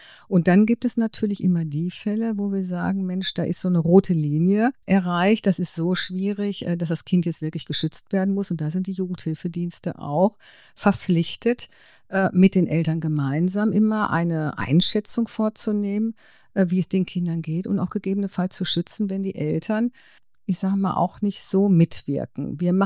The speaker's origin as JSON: {"language": "German", "town": "Dortmund", "region": "North Rhine-Westphalia", "country": "Germany", "tie": "born there", "said": "jetzt in meiner Geburtsstadt Dortmund"}